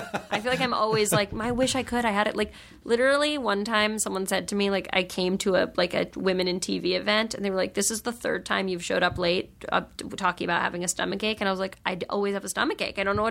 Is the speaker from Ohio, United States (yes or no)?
no; New York City, New York, United States; you know, I grew up in New York and there's a lot of, like, sort of, like, that's, you know, the home of, like, you know, sassy literary gatherings